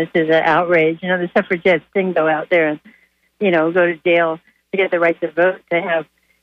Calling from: Ybor City, Florida, United States; from Ybor City.

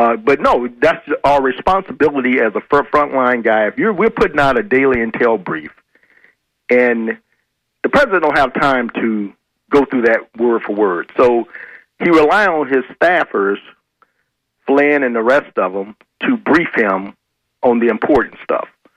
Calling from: Tampa, Florida, United States; in Tampa.

